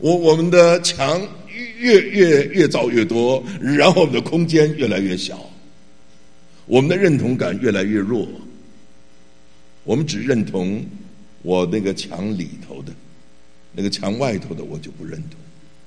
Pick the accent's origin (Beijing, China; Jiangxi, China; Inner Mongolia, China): Jiangxi, China; 而且他说我也是江西人啊